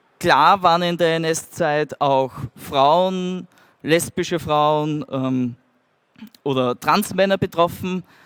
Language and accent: German; Austria; Wie schon erwähnt wurde, komme ich aus Österreich